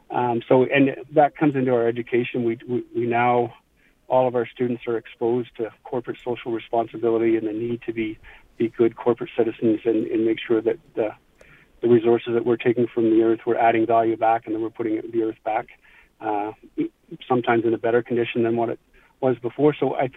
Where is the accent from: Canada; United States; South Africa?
Canada; New Brunswick; One of the things that I did when I grew up in New Brunswick was I worked for McCain Foods at a French fry plant